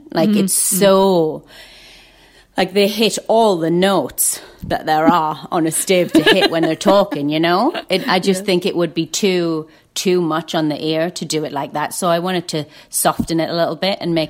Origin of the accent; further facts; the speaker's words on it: North West England, United Kingdom; I grew up in the Lake District, mm-hmm. and my mom is born and bred there, and mm-hmm. all of that side of my family.